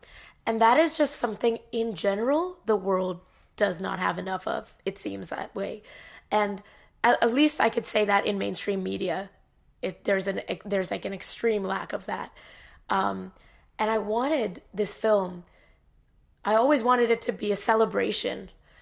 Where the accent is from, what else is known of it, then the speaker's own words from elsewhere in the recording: Canada; also born or lived in India; growing up in Canada, but being born in India, I've constantly felt, and I still feel, this kind of rift between, you know, where I come from versus who I am now